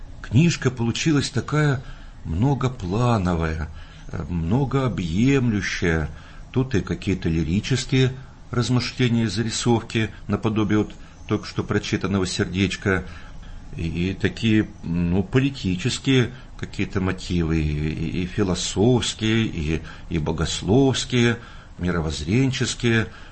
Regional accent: Siberia, Russia; born there; also born or lived in Volga; телом я родился в Сибири, потом душой я родился на Волге.

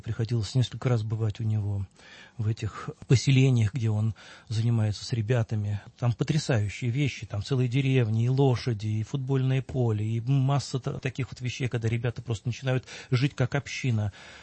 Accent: Moscow, Russia; я вот вырос в Московском дворе. Знаете, в Перовском Московском дворе.

